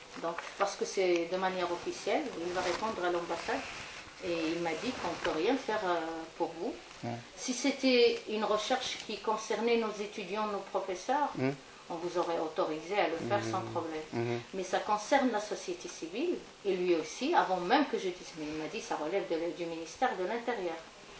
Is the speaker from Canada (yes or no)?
no; Morocco; moi, en tant que Marocaine